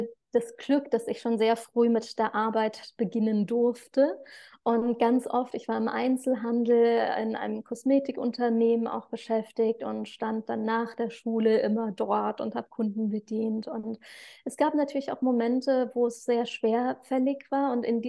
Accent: Rhineland, Germany; Vielleicht für diejenigen, die es wichtig finden, woher komme ich? Ursprünglich aus dem Rheinland

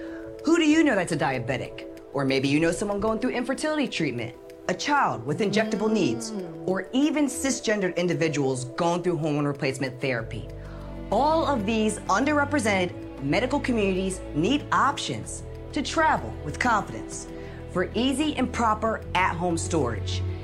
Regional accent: Mays Landing, New Jersey, United States; I'm from Mays Landing, New Jersey.

